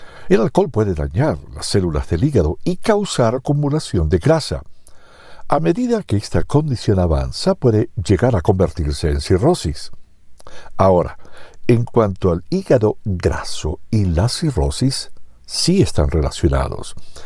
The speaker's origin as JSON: {"language": "Spanish", "town": "Salinas", "region": "California", "country": "United States", "tie": "born or raised there", "said": "decidí regresar a mi pueblo natal para servir a la comunidad de Salinas, California."}